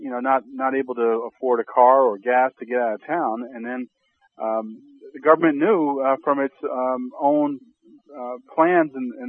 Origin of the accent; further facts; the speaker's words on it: New Orleans, Louisiana, United States; there was a local activist from my hometown here on Meet the Press this weekend, and he was talking about how New Orleans was really a symptom of a problem we're going to face in all of our major cities